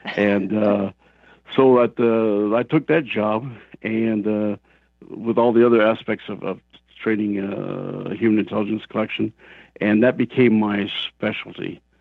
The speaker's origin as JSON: {"language": "English", "region": "California", "country": "United States", "tie": "born or raised there", "said": "I grew up in Southern California."}